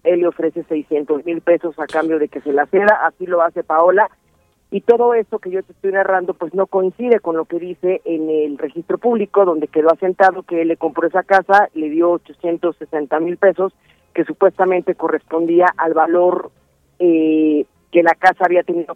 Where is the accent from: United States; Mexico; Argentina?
Mexico; Yucatán; Yo quiero que sepas, también soy yucateca